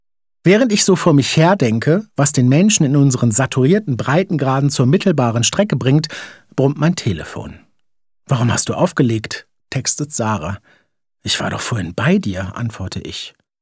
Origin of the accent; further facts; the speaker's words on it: Hanover, Lower Saxony, Germany; Ich komme aus Fahrenwald, Arbeiterviertel, Kontinentalwerk, Wohnhäusereien mit immensem Dämmmaterial.